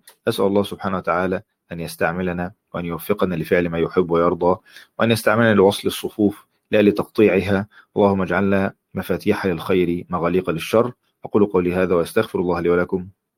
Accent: Egypt; طبيعي أنا مصري، طبيعي أن في أشياء بتذكرني بانتماء بلدي، عيلتي، لهجتي

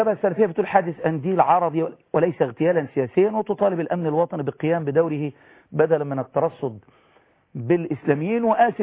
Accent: Egypt; يعني انا استبعد ان احنا يعني عندنا في مصر

